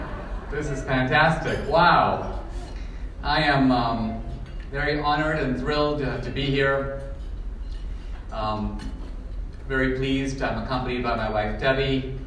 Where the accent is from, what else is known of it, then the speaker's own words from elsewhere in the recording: Mumbai, Maharashtra, India; now in United States; Debbie and I we're both immigrants. Debbie's from Venezuela. I grew up in Mumbai, India. We came to America